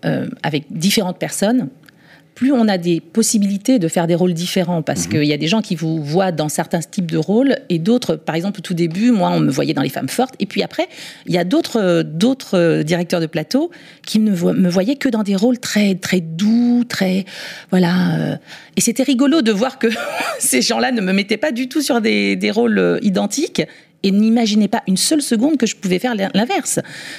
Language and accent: French; Martinique, France; born there; je suis née en Martinique.